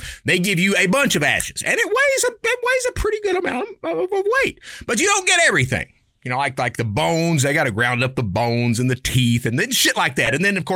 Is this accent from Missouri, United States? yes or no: no; Kentucky, United States; no, I'm from Kentucky. I am. I'm from Kentucky.